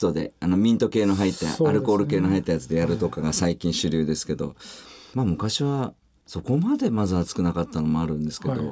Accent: Kagoshima, Japan; 僕の場合地元鹿児島なんですけど、

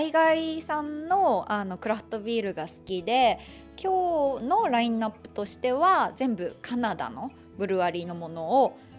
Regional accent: Toyama, Japan; あの私地元が富山県なので、富山県の方にも自分のお店を持てたらいいななんて思ってます。

